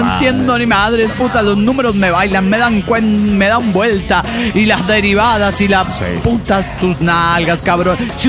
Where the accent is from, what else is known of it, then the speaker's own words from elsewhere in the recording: Ensenada, Baja California, Mexico; de Ensenada, México.